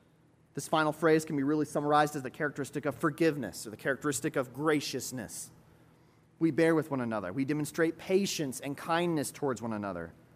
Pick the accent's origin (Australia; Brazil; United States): United States; I'm an American in that regard, and we've built that kind of culture in a lot of ways.